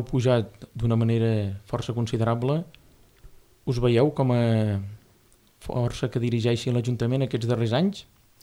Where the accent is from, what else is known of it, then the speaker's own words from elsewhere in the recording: Montbrió del Camp, Catalonia, Spain; jo vinc d'un poble on realment era molt lamentable, ho comentàvem l'altre dia a casa amb la meva família, soc de Montbrió